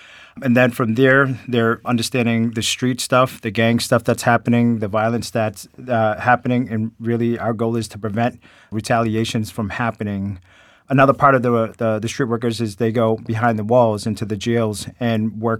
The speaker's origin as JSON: {"language": "English", "town": "Lowell", "region": "Massachusetts", "country": "United States", "tie": "born or raised there", "said": "I grew up in Lowell, got involved with gangs at a very young age, was one of the shot callers of a gang for quite some time."}